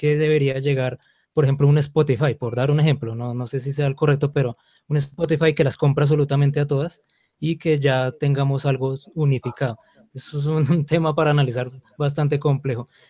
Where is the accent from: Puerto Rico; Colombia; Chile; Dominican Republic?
Colombia; mi tierra en Colombia